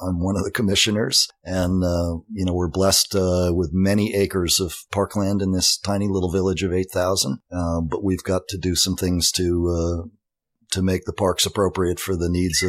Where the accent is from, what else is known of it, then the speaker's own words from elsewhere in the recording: Durham, New Hampshire, United States; And so Durham, New Hampshire would probably be considered my hometown. I got there when I was about 7 and went off to boarding school at age 13.